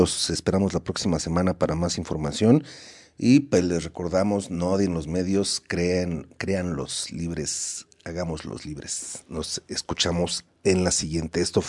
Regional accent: Yucatán, Mexico; now in Colima, Mexico; soy originario de Yucatán, del sureste mexicano, pero radico desde hace ya 16 años en Colima.

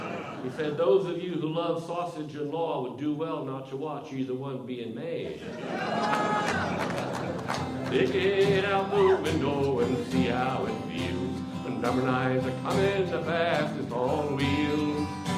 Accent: Nevada City, California, United States; I come from Nevada City, California, the chronosynclastic infundibulum of the new age.

